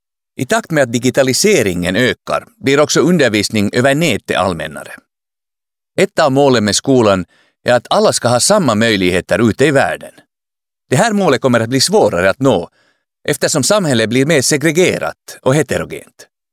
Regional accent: Finland; Som finländsk lärare är det ändå smidigt att komma igång med arbete i skolan.

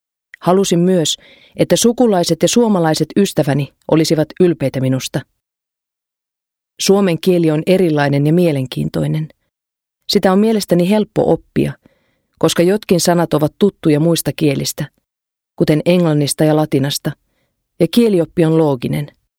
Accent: Romania; Finnish is a second language; now in Finland; Kun tulin Suomeen, ajattelin, että olen maailman onnellisin ihminen. Minulla oli annettu mahdollisuus päästä pois Romaniasta ja muuttaa Suomeen. Kotimaastani kaipaan vain sukulaisia.

